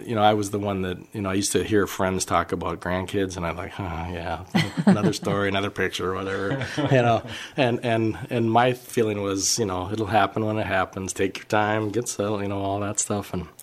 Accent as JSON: {"language": "English", "town": "Moorhead", "region": "Minnesota", "country": "United States", "tie": "born or raised there", "also_born_or_lived": "St. Paul, United States / Foxholm, United States", "said": "Well, I moved around a little bit. My dad was a Lutheran pastor, so we lived in St. Paul as he was going through school, and then up in the Moorhead area. There's a small community called Foxholm. We lived in that, and then moved to Moorhead"}